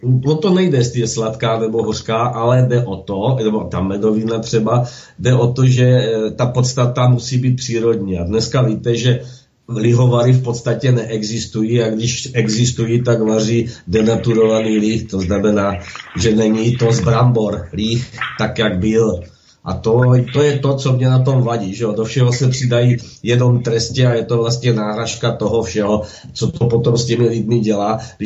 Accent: Moravia, Czechia; Jsem Moravák

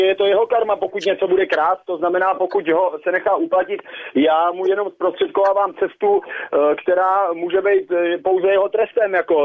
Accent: Pardubice, Pardubice Region, Czechia; To znamená, že chci říct, že tam třeba u nás v Pardubicích jsou kauzy, které jsou dneška nevyřešené

